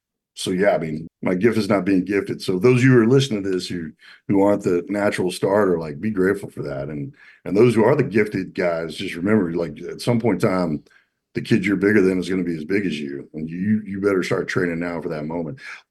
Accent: Little Rock, Arkansas, United States; I grew up in Little Rock, Arkansas, in an amazing family that endured tremendous adversity.

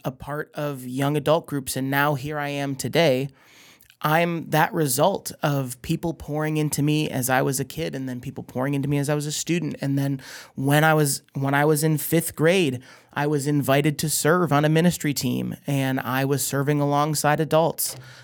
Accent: Canandaigua, New York, United States; so I was born and raised in the Canandaigua, New York area

